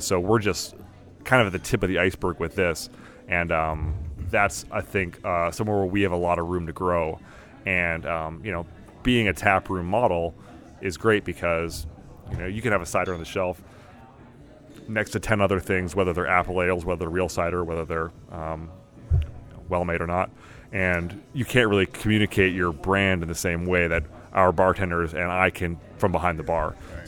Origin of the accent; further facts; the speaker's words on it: Toronto, Ontario, Canada; I'm from Toronto, and so I go up there to visit family quite often